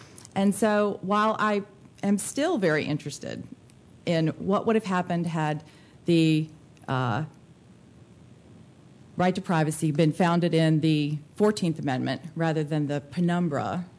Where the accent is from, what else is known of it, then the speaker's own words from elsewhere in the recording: Virginia, United States; maybe I'm from Amherst County, Virginia, and maybe this is something we say there and not anywhere else